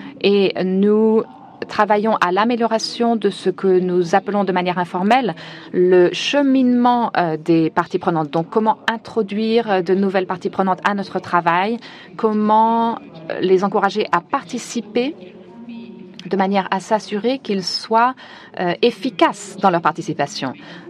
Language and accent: French; La Guajira, Colombia; Je viens de Colombie. J'appartiens à une ethnie qui se trouve à Guajira.